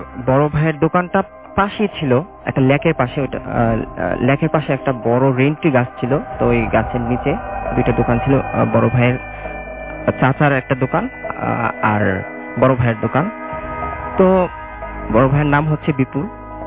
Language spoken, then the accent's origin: Bangla; Trishal, Mymensingh Division, Bangladesh; আমার ঘটনাটা আমার গ্রামের বাড়ি ময়মনসিং ত্রিশালে।